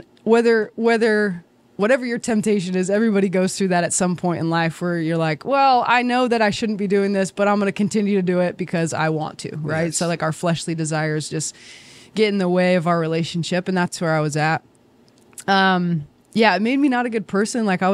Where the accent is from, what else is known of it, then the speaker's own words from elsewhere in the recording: Pacific Northwest, United States; I grew up in the Pacific Northwest. I had the blessing of growing up in a Christian home